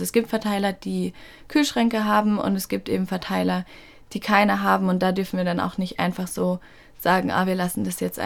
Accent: Mannheim, Baden-Württemberg, Germany; Also ich komme aus Mannheim

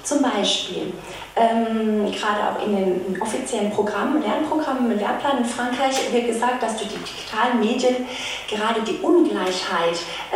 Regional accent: Germany; accent: German; aber ich bin Deutsche, ich spreche mit einem deutschen Akzent, wenn ich Französisch spreche

